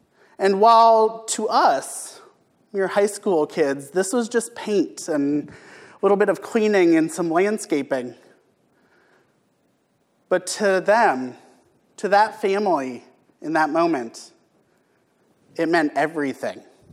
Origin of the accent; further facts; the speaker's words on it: Kansas City, Missouri, United States; Growing up in the Episcopal Church and around Kansas City